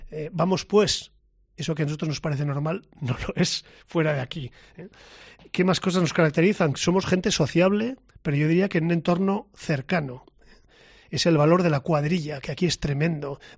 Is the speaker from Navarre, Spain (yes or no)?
yes; Pamplona, Navarre, Spain; decimos que somos de Pamplona y no nos damos cuenta de que nada más abrir la boca se nos nota, porque nuestro acento es inconfundible.